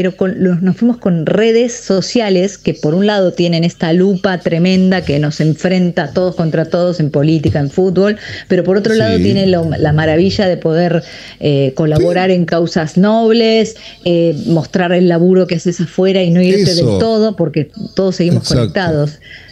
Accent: Argentina; accent: Argentine; now in Mexico; yo todo el tiempo en casa hablo argento, piso Televisa y arranco con el neutro, obviamente.

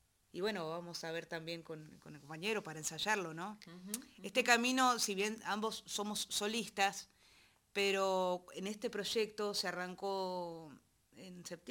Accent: Buenos Aires Province, Argentina; born there; yo soy bonaerense, yo soy nacida en la provincia de Buenos Aires.

